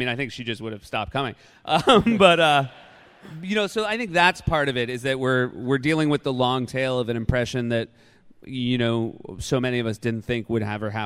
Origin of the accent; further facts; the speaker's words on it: Manchester, New Hampshire, United States; And I grew up near Manchester, New Hampshire, and so that was a town that was big enough, a city that was big enough that candidates actually came through.